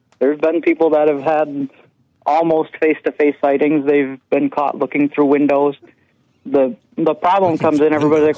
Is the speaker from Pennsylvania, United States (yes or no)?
no; Saginaw, Michigan, United States; I'm originally from Saginaw. I went to Swan Valley.